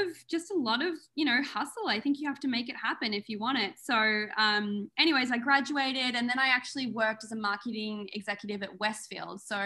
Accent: Melbourne, Victoria, Australia; I'm from Melbourne

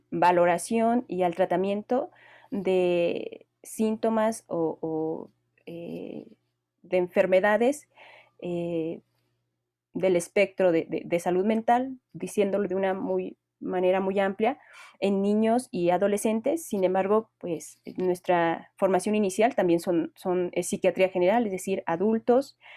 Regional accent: León, Guanajuato, Mexico; moved away as an adult; now in Mexico City, Mexico; yo soy originaria de León, Guanajuato. Ahí pasé toda mi infancia y parte de mi adultez, y vivo actualmente y doy consulta en la Ciudad de México ya desde hace unos 12 años

